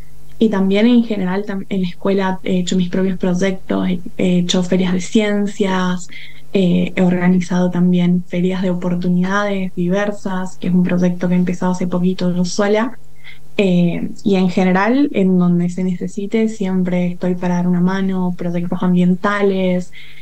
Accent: Luján de Cuyo, Mendoza, Argentina; yo soy de Mendoza, como dijiste, de Luján de Cuyo, estoy viviendo acá. Tengo 18 años, recién cumplidos

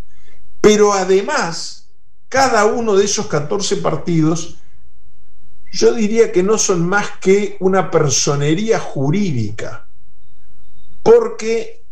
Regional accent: Uruguay; Yo, por respeto, porque soy uruguayo y estoy hablando en un programa argentino, no me voy a referir a Argentina

